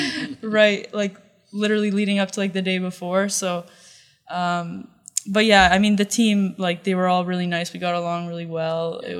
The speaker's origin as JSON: {"language": "English", "country": "Canada", "said": "I'm all Canadian."}